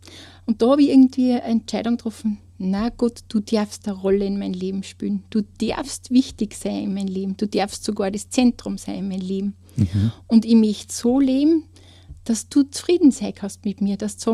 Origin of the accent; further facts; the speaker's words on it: Kleinraming, Upper Austria, Austria; ich komme aus Kleinramming.